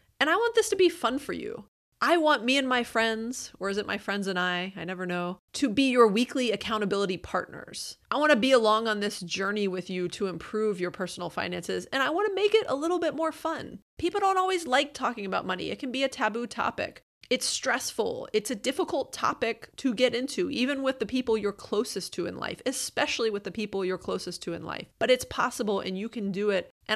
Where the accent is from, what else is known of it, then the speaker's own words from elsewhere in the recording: Atlanta, Georgia, United States; I grew up in Atlanta in a very average middle-class household.